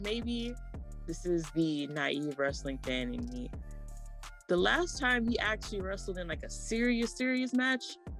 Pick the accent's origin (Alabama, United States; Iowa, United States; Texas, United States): Texas, United States; Let me first of all start by saying I love Stone Cold. I'm from Texas.